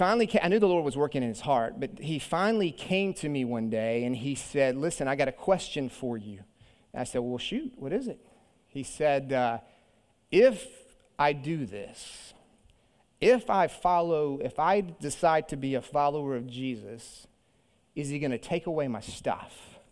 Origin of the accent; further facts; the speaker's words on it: the South, United States; growing up in the South as a Southern Baptist preacher's kid, I've seen a lot of this, right?